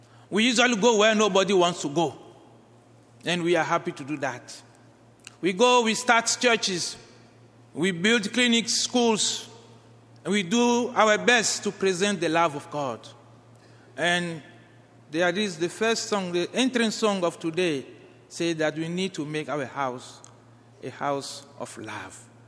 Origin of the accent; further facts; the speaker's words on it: Benin; English is a second language; moved away as an adult; also born or lived in Malawi / Zambia; now in Ghana; I am from Benin Republic, a country in the West Africa.